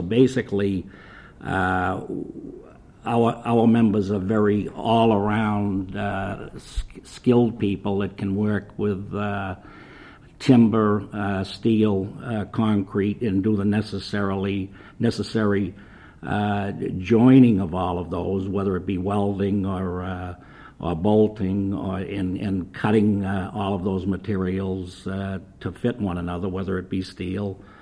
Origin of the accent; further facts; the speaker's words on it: Haverhill, Massachusetts, United States; I'm originally from Haverhill, Massachusetts, and still live in that Merrimack Valley area.